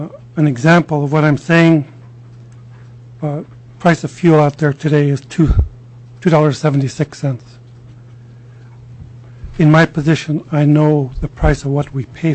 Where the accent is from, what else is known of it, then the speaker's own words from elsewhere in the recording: Angoon, Alaska, United States; I'm from Angoon, a small fishing village of 700 people.